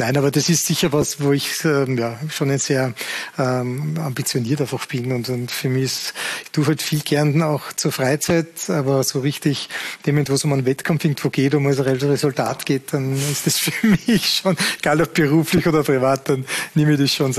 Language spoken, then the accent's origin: German; Salzburg, Austria; Und man hat natürlich als Salzburger immer Kontakt zu Red Bull gehabt.